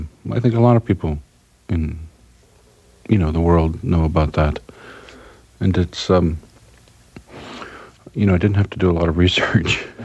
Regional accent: Niagara Falls, New York, United States; also born or lived in Buffalo; I was, I was raised in Niagara Falls in Buffalo, New York, you know, gone to school there.

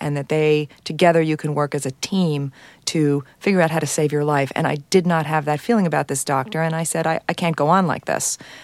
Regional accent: New York, United States; And I'm a New Yorker, so that was a big decision.

